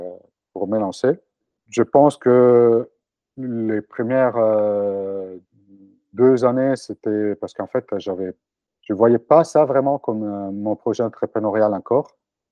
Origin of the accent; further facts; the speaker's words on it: Italy; moved away as an adult; now in France; Alors, je suis italien, donc je suis né, j'ai grandi en Italie, je suis arrivé en France quand j'avais 23 ans.